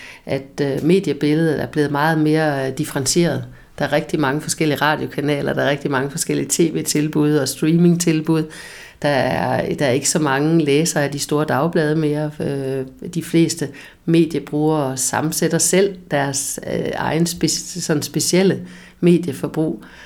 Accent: Jutland, Denmark; now in Dragør, Denmark; jeg bor her jo selv privat og har boet her siden 2002, og jeg er faldet rigtig godt til i Dragør. Jeg kommer oprindeligt fra Jylland

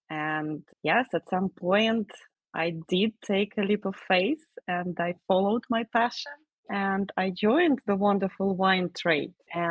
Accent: Belarus; now in United Kingdom; I'm really coming from not necessarily a wine country originally. I'm from Belarus. So when I was growing up, I was more into spirits and beer rather than wine. But coming to the UK more than 15 years ago

